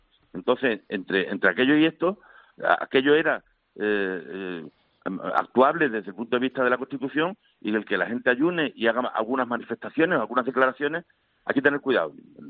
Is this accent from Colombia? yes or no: no; Olivenza, Extremadura, Spain; Muy buenos días desde Extremadura, concretamente desde Olivenza, mi pueblo.